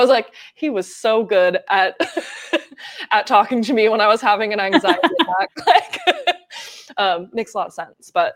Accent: New Jersey, United States; now in Los Angeles, United States; I'm from New Jersey, and I moved to LA.

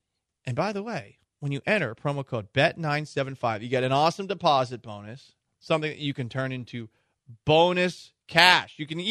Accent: Massachusetts, United States; also born or lived in Houston, United States; I grew up in Massachusetts, but I really became a man in Houston.

